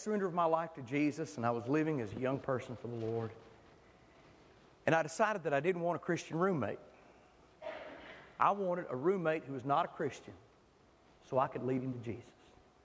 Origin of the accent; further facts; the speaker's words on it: Batesburg-Leesville, South Carolina, United States; You know, I'm from Batesburg, Leesville.